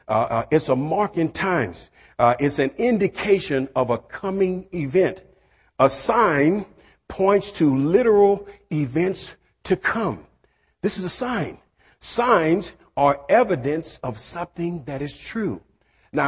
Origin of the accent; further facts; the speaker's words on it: Louisiana, United States; You know, I was taught some crazy stuff growing up in Louisiana.